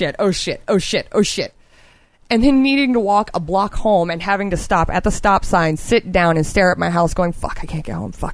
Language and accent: English; Florida, United States; I grew up in Florida, dude.